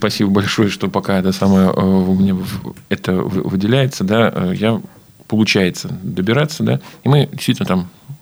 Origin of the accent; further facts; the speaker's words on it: Pushkinskiye Gory, Pskov Oblast, Russia; born there; Да, родился я в Пушкинских горах. бабушки, дедушки, прабабушки, прадедушки, родители все тоже родом из окрестных мест Пушкиногорья. Вот, родился я в 1974 году.